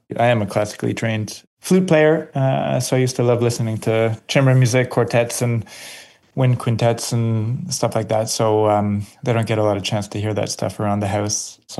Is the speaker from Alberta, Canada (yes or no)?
no; Toronto, Ontario, Canada; I grew up in Yonge and Lawrence, so that will always be my favorite, up by the Toronto French School, kind of down in that whole area there and by the ravine, and used to be Sunnybrook Stables, and that will always be my favorite part of Toronto.